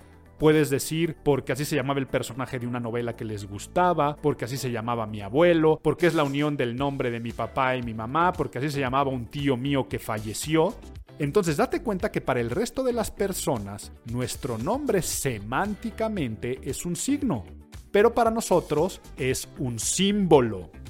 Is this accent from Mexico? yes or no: yes; Mexico; los mexicanos tenemos un hablar muy particular.